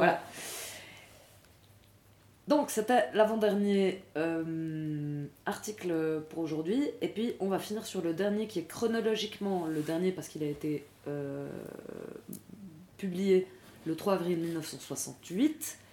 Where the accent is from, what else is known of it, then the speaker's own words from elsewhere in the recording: La Chaux-de-Fonds, Neuchâtel, Switzerland; born there; À La Chaux-de-Fonds, ma ville natale, voilà.